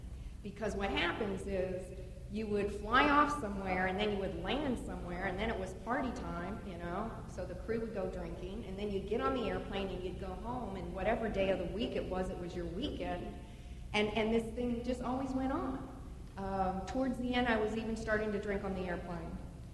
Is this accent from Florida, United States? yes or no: yes; Miami, Florida, United States; also born or lived in Montreal, Canada; I was born in Montreal. I grew up in Miami. An only child of a rowdy Irish mother and a fun-loving French-Canadian father